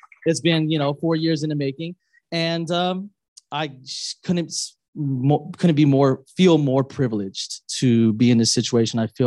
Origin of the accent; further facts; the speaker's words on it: San Francisco, California, United States; I'm born and raised in San Francisco.